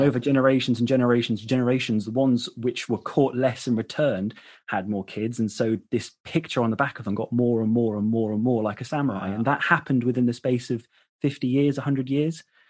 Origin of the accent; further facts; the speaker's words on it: Midlands, United Kingdom; So I grew up in the Midlands in England.